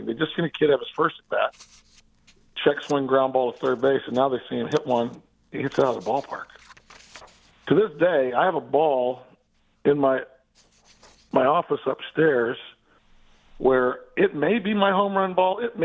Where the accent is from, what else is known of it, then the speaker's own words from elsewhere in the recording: Merritt Island, Florida, United States; He was from Rockledge. I was from Merritt Island.